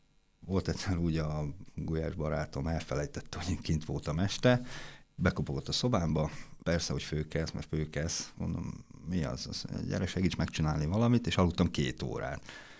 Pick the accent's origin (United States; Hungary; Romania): Hungary; A tolmács segítségével próbáltunk elmondani, hogy majd magyarisznám, magyarok vagyunk.